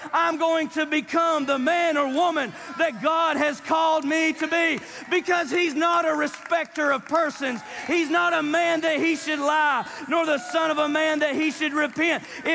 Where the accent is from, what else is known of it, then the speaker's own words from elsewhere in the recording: Hiawassee, Georgia, United States; And I go, I'm from Hiawassee, Georgia. I cheated my way through high school.